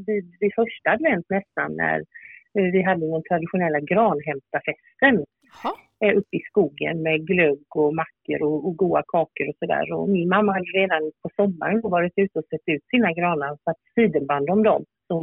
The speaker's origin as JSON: {"language": "Swedish", "region": "Halland County", "country": "Sweden", "tie": "born or raised there", "said": "Det var nämligen så här att jag är ju uppvuxen nere i Halland och min familj hade liksom en egen skog."}